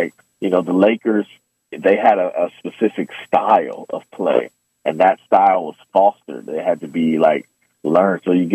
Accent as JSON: {"language": "English", "town": "Oakland", "region": "California", "country": "United States", "said": "I'm from Oakland. The Warriors were terrible."}